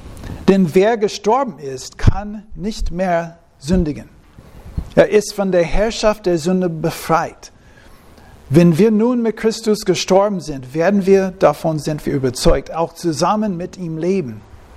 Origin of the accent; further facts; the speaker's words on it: Texas, United States; German is a second language; now in Germany; Max Lucado kommt aus Texas, meine Heimatstadt.